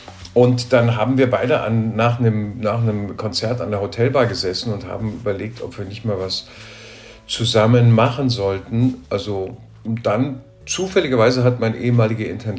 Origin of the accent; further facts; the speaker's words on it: Speicher, Rhineland-Palatinate, Germany; Ort in der Eifel zwischen Bitburg und Trier, um genau zu sein. Der heißt Speicher. Ja. Die sind immer böse mit mir, wenn ich sage, ich komme aus Trier, meine ganzen Freunde und so, weil es stimmt ja gar nicht, ich komme vom Land.